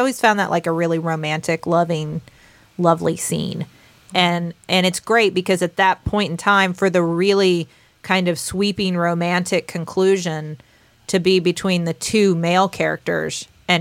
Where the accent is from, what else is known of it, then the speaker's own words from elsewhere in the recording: West Virginia, United States; even though we grew up here in West Virginia, where, like, things aren't the most progressive.